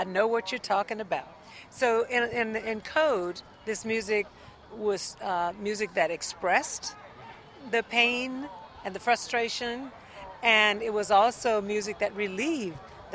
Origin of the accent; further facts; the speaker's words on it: Maringouin, Louisiana, United States; Yes, I was born in Louisiana. I was born on the bayou in Maringouin, Louisiana, which is 25 miles west of Baton Rouge.